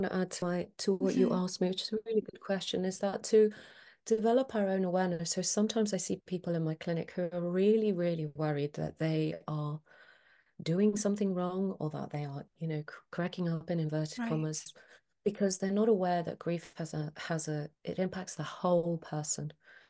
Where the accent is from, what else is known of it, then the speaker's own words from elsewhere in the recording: Athens, Attica, Greece; English is a second language; moved away as an adult; now in United Kingdom; So, for example, I'm actually Greek. So I was born and bred in Athens. My family are all there. I've lived in the UK for 30 years